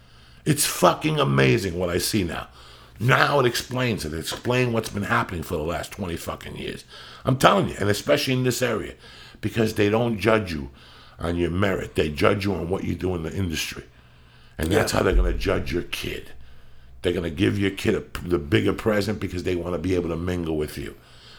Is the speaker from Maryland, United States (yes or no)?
no; North Bergen, New Jersey, United States; I knew what I grew up in North Bergen